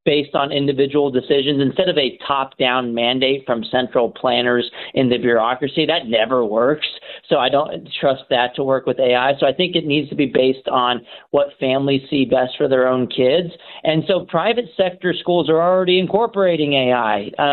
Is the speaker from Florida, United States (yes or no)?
no; Texas, United States; So as a Texan, if Shapiro doesn't opt in, on behalf of my Texan fellow citizens